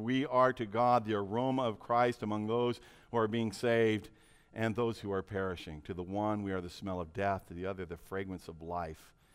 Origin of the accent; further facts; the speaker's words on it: Washington, United States; I grew up in Eastern Washington, and we used to go out in east of Yakima there in the dry hills and hunt chuckers.